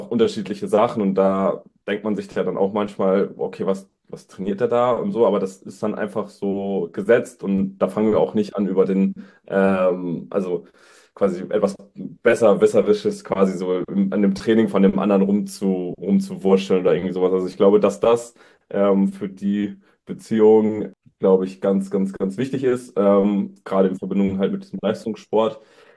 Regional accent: Dülmen, North Rhine-Westphalia, Germany; hat dann mein Coach aus Dülmen, da komme ich her, aus Münsterland, auch ein ganz kleiner Verein

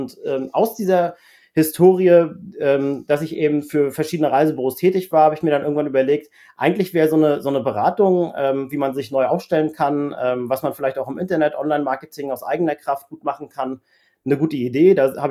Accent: Parchim, Mecklenburg-Vorpommern, Germany; Also ich komme ursprünglich aus Parchim, das ist in Mecklenburg-Vorpommern, habe dort 2008 Abitur gemacht

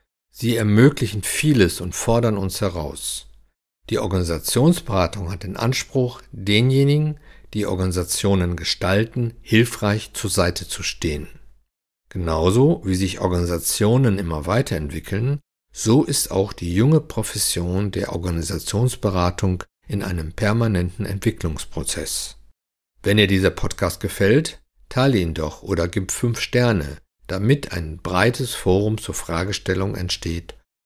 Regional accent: North Rhine-Westphalia, Germany; now in Kassel, Germany; Und ich hier aus Kassel und ja, dann machen wir jetzt Schluss und dann sage ich, wie man, ich bin ja im Ruhrgebiet groß geworden, da sagt man so schön, bis die Tage.

